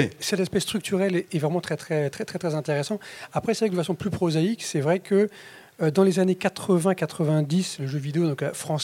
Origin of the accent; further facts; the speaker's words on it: France; Enfin, je parle en tant que français.